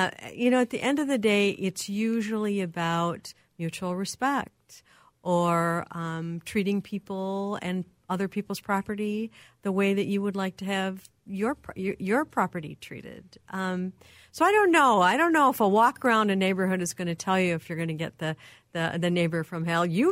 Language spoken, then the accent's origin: English; Minneapolis, Minnesota, United States; I mean, I grew up in Minneapolis, in South Minneapolis, where we used to do block parties